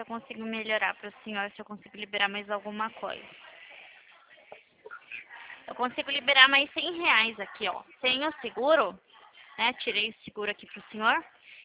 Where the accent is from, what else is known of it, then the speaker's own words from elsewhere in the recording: Itapetininga, São Paulo, Brazil; Então, eu sou aqui de Tapetininga também.